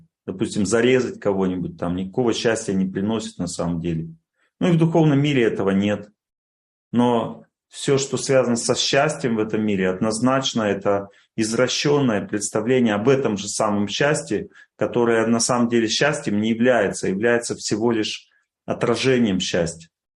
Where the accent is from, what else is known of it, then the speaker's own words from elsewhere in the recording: Urals, Russia; Я простой парень из Урала, как бы, и любые вопросы простые